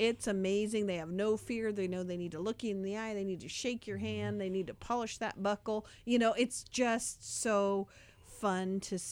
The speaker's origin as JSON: {"language": "English", "region": "Oregon", "country": "United States", "said": "I'm from Douglas County. You all watch out. This Portland people."}